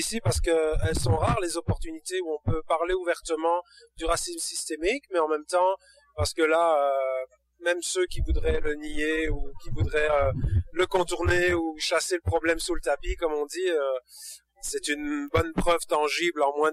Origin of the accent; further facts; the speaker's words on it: Belgium; also born or lived in Algeria; now in Quebec, Canada; Donc moi, je suis né en Algérie, j'ai grandi en Belgique, je vis au Québec depuis 20 ans, je suis de partout